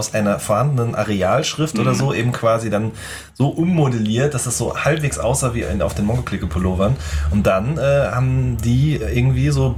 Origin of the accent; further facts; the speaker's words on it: North Rhine-Westphalia, Germany; ich komme ja aus dem Pott